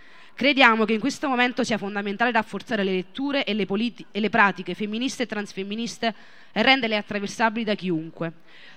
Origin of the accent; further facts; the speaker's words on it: Naples, Campania, Italy; vengo da Napoli